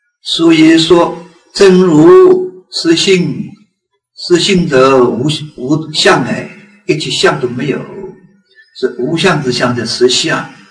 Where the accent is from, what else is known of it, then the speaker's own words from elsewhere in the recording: China; 就像我们中国人说成千上万呢